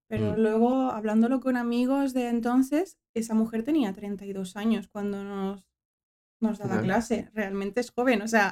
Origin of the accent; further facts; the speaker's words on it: Valencian Community, Spain; A ver, mi familia toda es francesa, pero yo he vivido gran parte de mi vida en la Comunidad Valenciana.